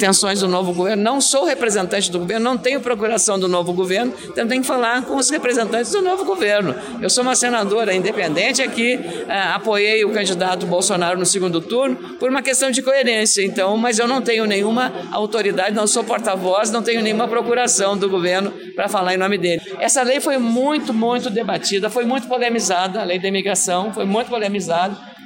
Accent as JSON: {"language": "Portuguese", "region": "Rio Grande do Sul", "country": "Brazil", "said": "eu sou do Rio Grande do Sul, um estado que cresceu graças aos imigrantes, aos italianos, aos alemães, aos poloneses, aos holandeses"}